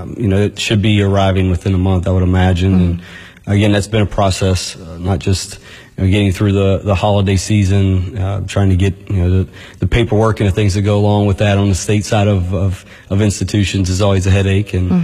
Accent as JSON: {"language": "English", "town": "Farmington", "region": "West Virginia", "country": "United States", "tie": "born or raised there", "said": "I was born and raised in Farmington, West Virginia, north central West Virginia, just south of Morgantown."}